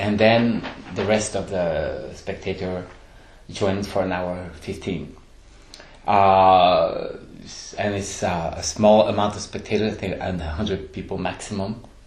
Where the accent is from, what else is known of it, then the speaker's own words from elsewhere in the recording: Montreal, Quebec, Canada; born there; So I'm from Canada, and Canada is a colonial country. And I was born in Montreal, which is built on the Mohawk territory.